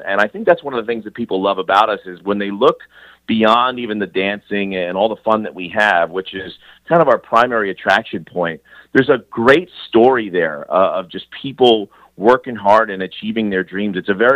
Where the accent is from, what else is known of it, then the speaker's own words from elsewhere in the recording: New Jersey, United States; I grew up in New Jersey, so college sports wasn't really a big deal.